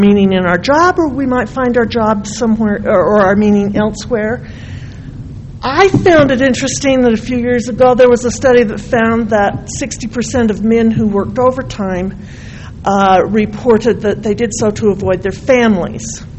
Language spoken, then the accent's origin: English; Utah, United States; and I thought about my growing up in Carbon County in Utah, which is only 20% Mormon